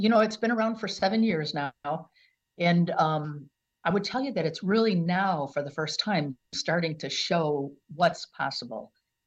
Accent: Franklin Park, Illinois, United States; now in Wisconsin, United States; Okay, so I grew up in Franklin Park, right outside of O'Hare Field in Illinois.

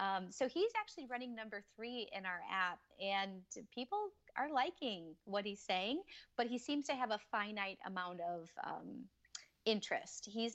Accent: St. Louis, Missouri, United States; And I can tell you, growing up in St. Louis, we had like issues involving the Catholic diocese.

